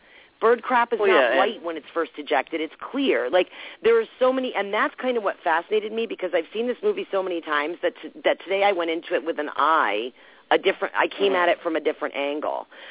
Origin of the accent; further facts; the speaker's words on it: New England, United States; I grew up in New England in the middle of the scary woods.